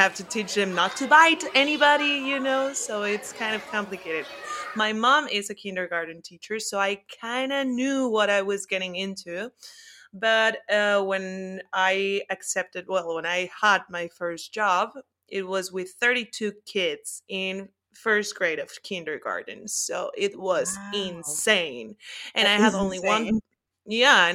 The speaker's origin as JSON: {"language": "English", "region": "Puebla", "country": "Mexico", "tie": "born or raised there", "said": "In Cancun, in Mexico, and then in Puebla. That's my hometown."}